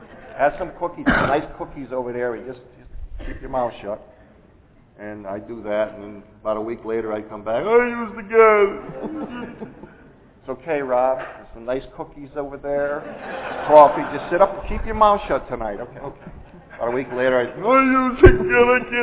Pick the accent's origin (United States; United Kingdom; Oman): United States; Meriden, Connecticut; And I grew up in Meriden. I was living in Meriden, Connecticut.